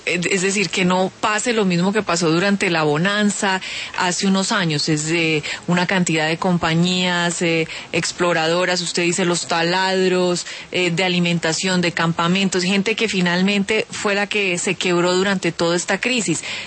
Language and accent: Spanish; Colombia; uno como colombiano